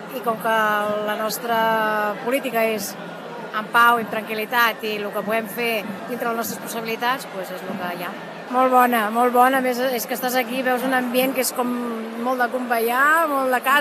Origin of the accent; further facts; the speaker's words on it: Catalonia, Spain; Com totes les que fem els catalans, vaja.